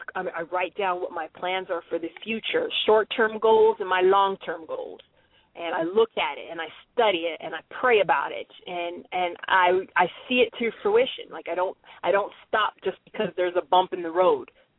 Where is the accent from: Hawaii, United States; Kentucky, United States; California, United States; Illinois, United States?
California, United States; Los Angeles; born there; I was born in Los Angeles, and so I was a big Lakers fan